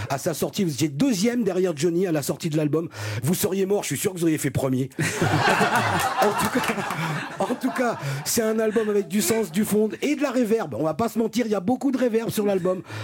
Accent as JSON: {"language": "French", "town": "Marseille", "region": "Provence-Alpes-Côte d'Azur", "country": "France", "said": "Et quand on est marseillais, avant d'être quoi que ce soit d'autre, on est marseillais."}